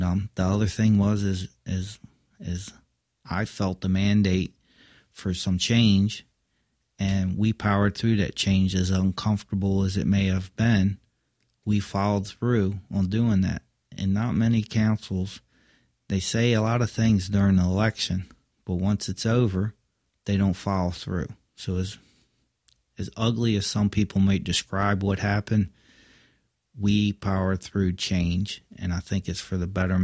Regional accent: Ocean City, United States; We're uniquely blessed in Ocean City. It's why I call it my hometown.

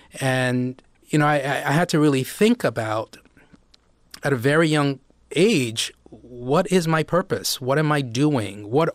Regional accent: Silver Spring, Maryland, United States; born there; I was born in Silver Spring, Maryland.

